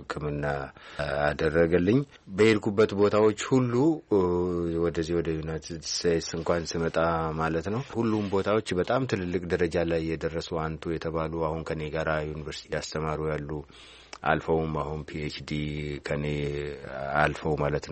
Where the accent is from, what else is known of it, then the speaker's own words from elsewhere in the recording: Boji Dirmeji, Oromia, Ethiopia; born there; ትውልዴ ምዕራብ ወለጋ ቦጂ ድርመጅ የሚባል ወረዳ ውስጥ ነው እና የተማርኩት ግንቢ ከፍተኛ ሁለተኛ ደረጃ ትምህርት ቤት ነው። ከዛ በኋላ ባህር ዳር መብራን ኮሌጅ ተምሬያለሁ። ከዛ አዲስ አበባ ዩኒቨርሲቲ ተምሬያለሁ።